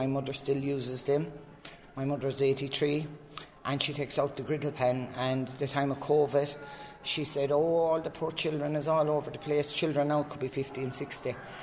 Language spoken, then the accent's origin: English; Killarney, Munster, Ireland; I'm from Killarney and I'm working in Kerry Travellers Community Development Project.